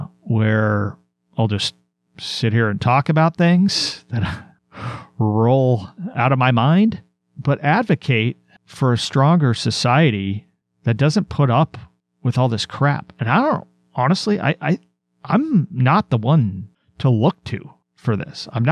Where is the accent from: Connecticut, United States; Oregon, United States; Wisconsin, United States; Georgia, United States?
Oregon, United States; Portland; You see it in my hometown of Portland, Oregon.